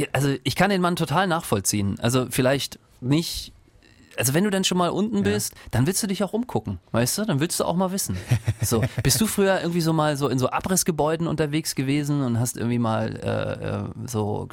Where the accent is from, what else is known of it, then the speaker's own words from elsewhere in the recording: eastern Germany, Germany; ich komme ja aus dem Osten und gerade nach der Wende wurden viele Betriebe ja verlassen